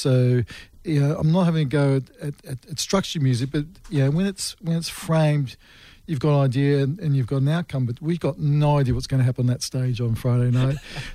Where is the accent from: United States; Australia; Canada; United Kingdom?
Australia; we continue a legacy of being Australian, connected with the music and loving the music we love.